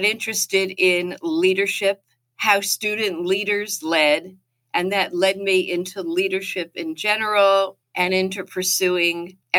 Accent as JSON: {"language": "English", "town": "Passaic", "region": "New Jersey", "country": "United States", "tie": "born or raised there", "accent": "Jersey", "said": "proud to say I am a Jersey girl through and through. So if you hear the twang in my voice, you'll know. I grew up in Passaic, New Jersey"}